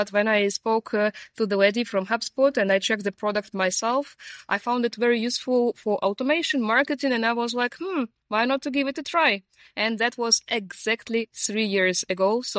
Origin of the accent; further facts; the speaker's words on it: Ukraine; English is a second language; moved away as an adult; now in Germany; I'm originally from Ukraine. I moved to Germany 6 years ago